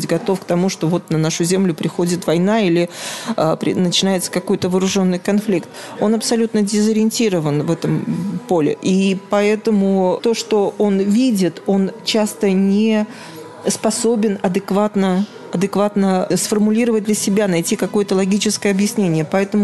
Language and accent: Russian; Ukraine; born there; для многих из нас она родина, в том числе я, например, родилась в Украине. Очень много моих родных до сих пор живут в городе Запорожье.